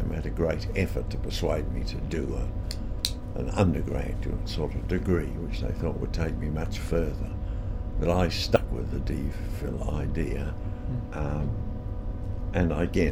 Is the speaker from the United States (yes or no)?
no; Auckland, New Zealand; moved away as an adult; I was born in New Zealand, yes. I was born in Auckland, New Zealand, and I lived in that same house for all the time I was in New Zealand, which was when I was at school and at university.